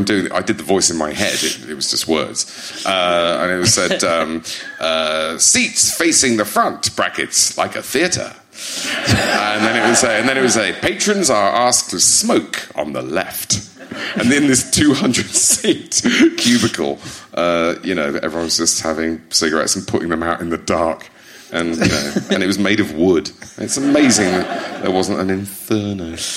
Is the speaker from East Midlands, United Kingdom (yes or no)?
yes; East Midlands, United Kingdom; I'm from Lincolnshire